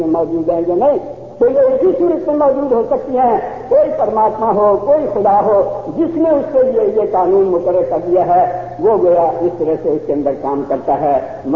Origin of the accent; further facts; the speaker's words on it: Punjab, India; हालांकि पंजाब का रहने वाला हूँ